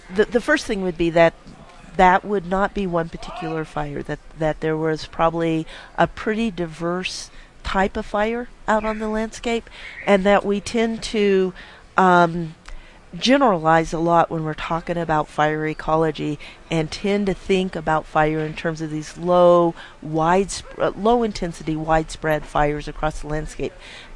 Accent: Albuquerque, New Mexico, United States; I grew up in Albuquerque. My dad worked in Los Alamos, and my mom was a teacher.

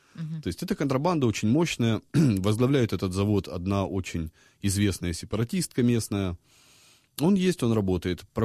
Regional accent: Donetsk, Donetsk Oblast, Ukraine; я вырос в Донецке, и от табачной фабрики «Хамаде» я жил в 5 минутах езды.

